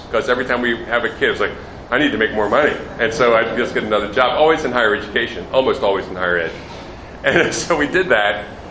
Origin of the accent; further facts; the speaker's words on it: Baltimore, Maryland, United States; So I grew up in Baltimore, Maryland. I was a city kid.